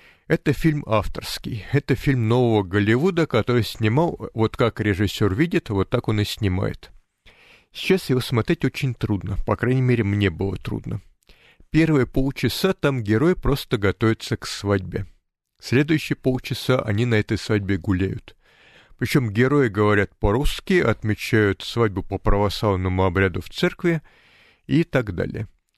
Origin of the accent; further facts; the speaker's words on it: Russia; я родился в Советском Союзе, я русский, сейчас живу в Российской Федерации.